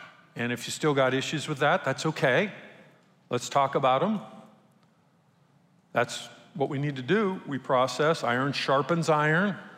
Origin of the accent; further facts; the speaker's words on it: United States; And I say that as an American, because we live in a great country.